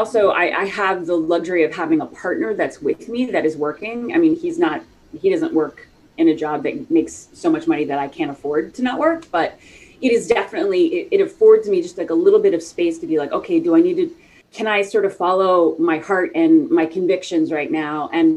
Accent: the South, United States; and I grew up like in the South.

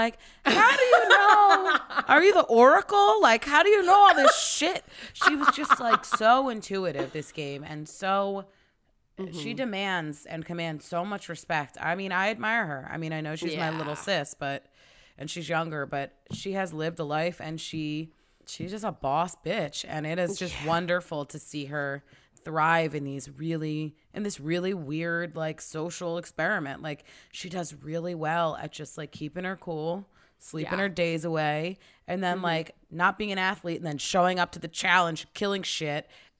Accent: Australia; Like, I'm from Australia

